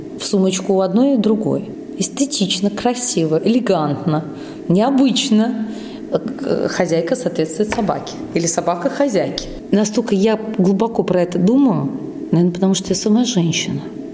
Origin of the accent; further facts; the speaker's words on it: Riga, Latvia; Но так как я родом с Латвии, с Риги